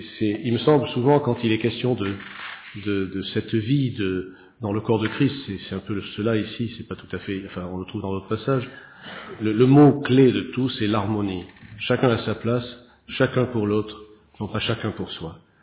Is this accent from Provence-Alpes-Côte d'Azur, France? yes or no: no; Bordeaux, Nouvelle-Aquitaine, France; si vous venez chez nous, c'est là où on vous mettra. Du moins, si vous n'êtes pas de Bordeaux, les Bordelais, ils logent chez eux.